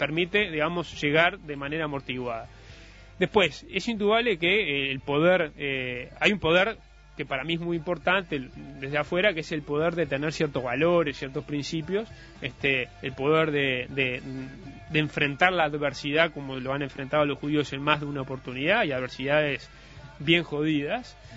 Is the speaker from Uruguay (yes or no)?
yes; Uruguay; Tengo la posibilidad, como uruguayo